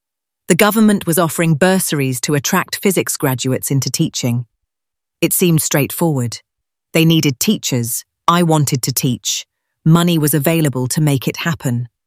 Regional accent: Woolwich, London, United Kingdom; I have always believed that physics can change lives. Growing up in Woolwich, watching my mum work two jobs to keep us going

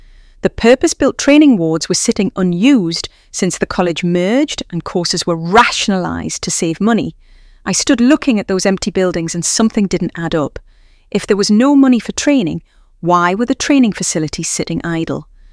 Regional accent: Killingworth, North East England, United Kingdom; I grew up in Killingworth, daughter of a shipyard welder and a school dinner lady.

